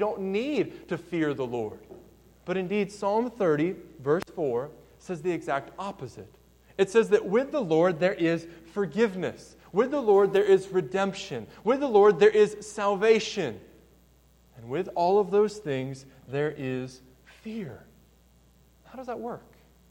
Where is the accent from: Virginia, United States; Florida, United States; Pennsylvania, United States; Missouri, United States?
Virginia, United States; when I grew up in Virginia